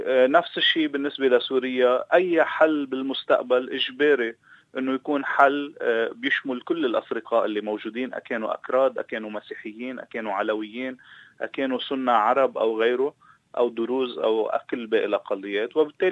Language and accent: Arabic; Lebanon; لألنا كلبنانيين